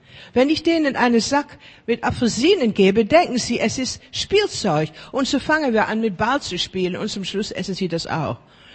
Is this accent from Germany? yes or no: no; Netherlands; born there; German is a second language; Deutsch ist nicht meine erste Sprache. Ist eine gelernte Sprache. Ich habe Sprachen gelernt, seitdem ich 10, 11 Jahre war. Und ich bin in Holland geboren, war ein Holocaust-Überlebende.